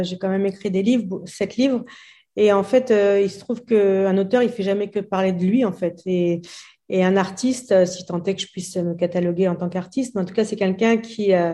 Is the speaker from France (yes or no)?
yes; La Courneuve, Île-de-France, France; parce que j'ai grandi à La Courneuve dans une cité du 93, donc de banlieue parisienne un peu chaude.